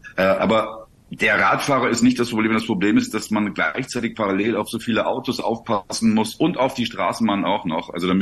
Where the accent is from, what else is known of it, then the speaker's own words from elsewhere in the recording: Düsseldorf, North Rhine-Westphalia, Germany; Ja, du, ich komme ja aus Düsseldorf ursprünglich